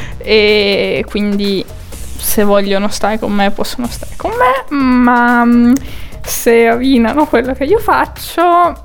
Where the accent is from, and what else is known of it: Alba, Piedmont, Italy